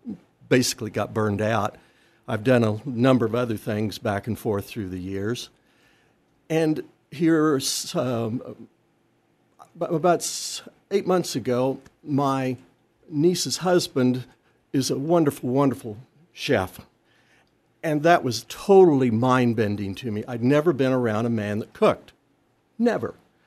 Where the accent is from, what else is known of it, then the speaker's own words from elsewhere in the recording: Arlington, Kansas, United States; I'm from Arlington, between Hutch and Pratt.